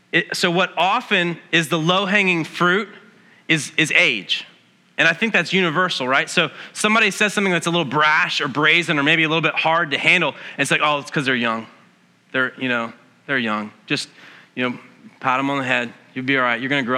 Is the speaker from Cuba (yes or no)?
no; United States; No, I'm an American. You can't command me to do anything, right?